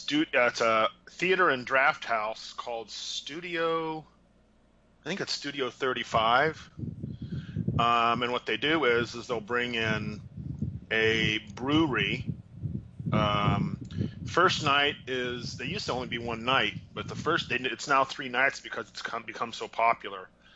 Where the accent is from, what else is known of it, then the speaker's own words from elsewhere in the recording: Greenville, Ohio, United States; born there; Well, I was born in an itty bitty town called Greenville, which is right near the Indiana border.